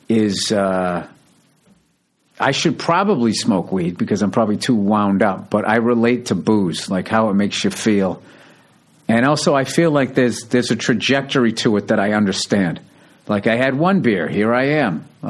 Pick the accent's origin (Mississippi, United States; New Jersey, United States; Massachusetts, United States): Massachusetts, United States; The suburbs of Boston.